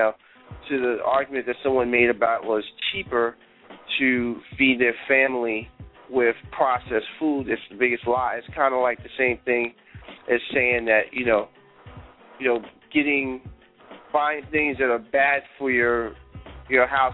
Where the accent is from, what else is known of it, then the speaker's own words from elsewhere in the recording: New York, United States; being I'm from New York, but I got family in the South, is culturally the way people are raised to eat.